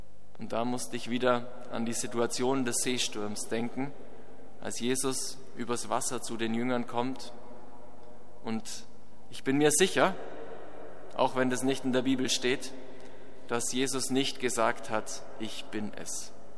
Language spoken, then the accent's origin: German; Bavaria, Germany; an eine Situation aus meiner Kindheit im Allgäu, wo ich herkomme. Da gibt es große und heftige Gewitter